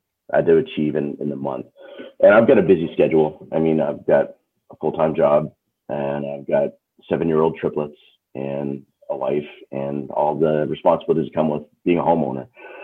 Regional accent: Canada; It's a worldwide thing, but I'm Canadian, so I was in the Canadian chapter of that.

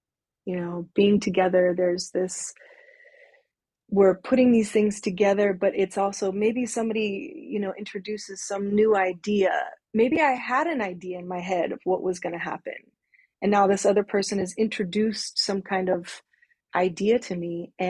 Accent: Berkeley, California, United States; I grew up in Berkeley, okay

